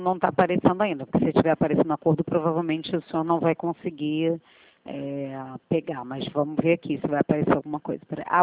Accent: Rio de Janeiro, Brazil; sou da Tijuca

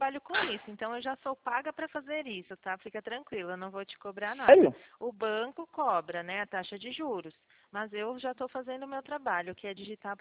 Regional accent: São Paulo, Brazil; eu sou do interior de São Paulo.

